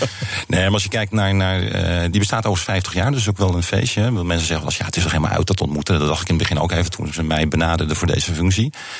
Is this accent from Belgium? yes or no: no; Netherlands; Dat zijn wij als Nederlanders gewend.